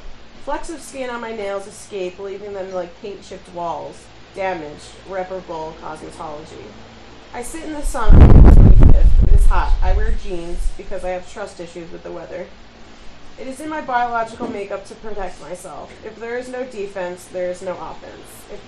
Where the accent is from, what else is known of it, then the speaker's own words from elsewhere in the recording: New Jersey, United States; I'm from New Jersey.